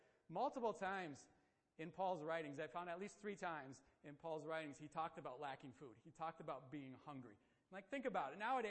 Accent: Wisconsin, United States; yeah, no, we're from Wisconsin. We know cold. We're good. We had our Wisconsin coats.

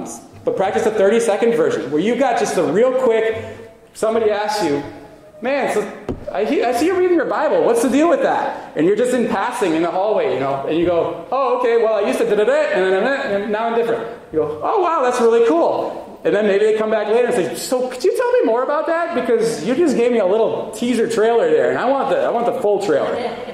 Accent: United States; It didn't matter that we grew up in America

